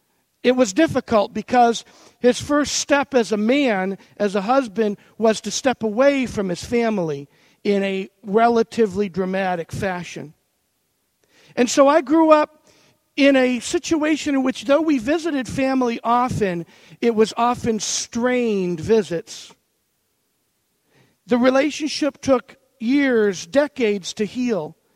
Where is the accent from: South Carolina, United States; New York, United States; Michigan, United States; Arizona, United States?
New York, United States; Buffalo; born there; I was born in 1966 in Buffalo, New York. I was born a Roman Catholic and a Buffalo Bills fan, and not necessarily in that order.